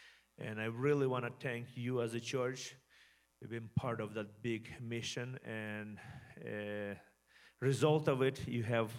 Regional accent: Ukraine; now in Seattle, United States; I'm from Ukraine.

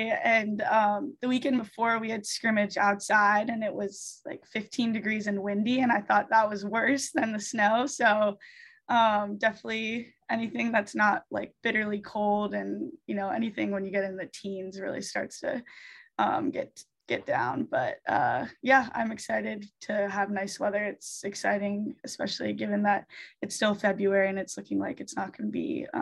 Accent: Virginia, United States; being able to play in Virginia, my home state, is really exciting. We'll have a lot of family coming out.

